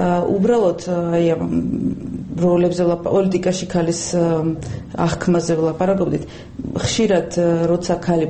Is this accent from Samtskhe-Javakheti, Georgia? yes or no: no; Adjara, Georgia; მე აჭარიდან ვარ, რეგიონიდან ვარ